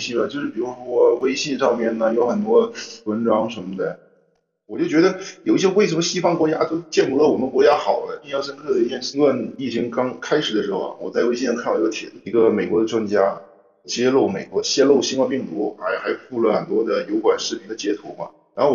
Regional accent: China

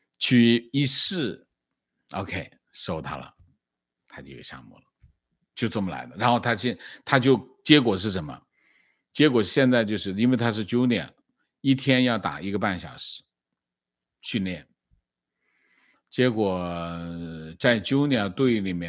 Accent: Jiangxi, China; now in United States; 就是我们江西人，是个赣州的

